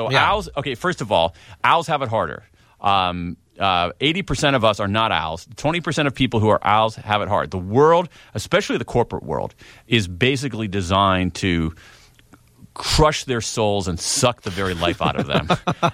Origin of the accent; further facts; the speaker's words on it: Columbus, Ohio, United States; I grew up in Columbus, Ohio.